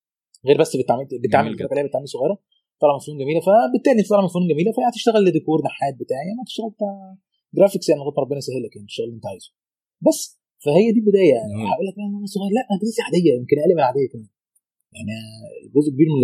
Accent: Alexandria, Alexandria Governorate, Egypt; انا من اسكندرية،

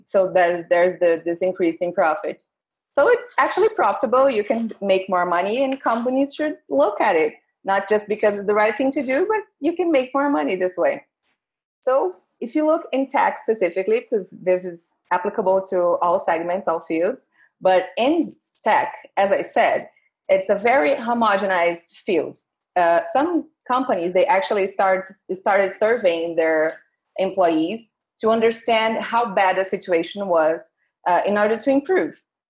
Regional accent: Brazil; I already said that I'm from Brazil and I work for a digital bank.

